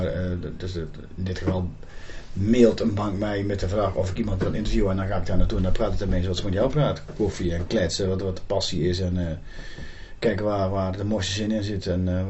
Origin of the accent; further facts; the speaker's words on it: Loosbroek, North Brabant, Netherlands; ik ben 52, geboren en getogen te Loosbroek.